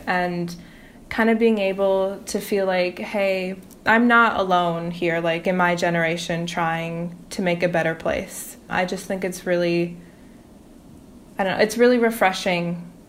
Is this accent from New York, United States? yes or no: no; Minnesota, United States; now in Wisconsin, United States; I'm from Minnesota. My dad is an immigrant from Honduras. Currently, I'm living in Wisconsin where I go to school.